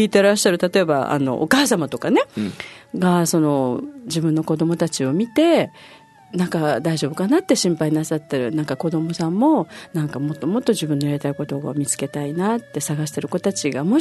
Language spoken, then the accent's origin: Japanese; Okinawa, Japan; 私はね沖縄出身のうちなんじゃないんですね